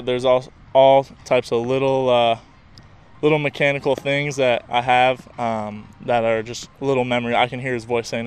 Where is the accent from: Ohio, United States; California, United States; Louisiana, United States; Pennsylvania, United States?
California, United States; I was born and raised in California.